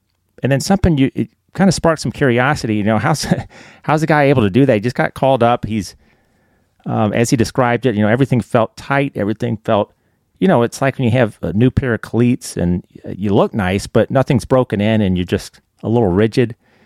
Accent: Birmingham, Alabama, United States; Wondering about his background, I grew up in Birmingham.

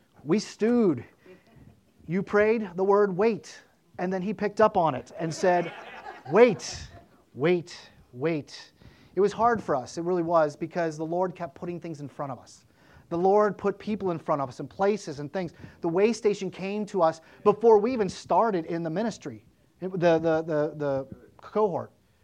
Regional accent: East Palestine, Ohio, United States; I grew up in East Palestine. So Columbiana was kind of a rival, sort of, kind of.

